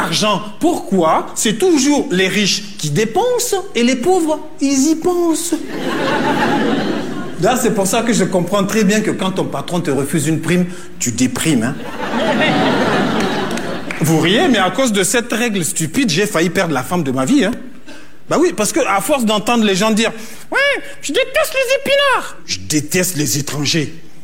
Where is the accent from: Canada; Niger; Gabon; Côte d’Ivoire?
Niger